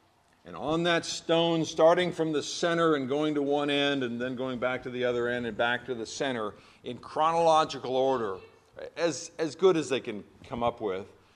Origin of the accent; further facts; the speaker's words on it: Virginia, United States; I grew up in Virginia, and we got a lot of statues around there.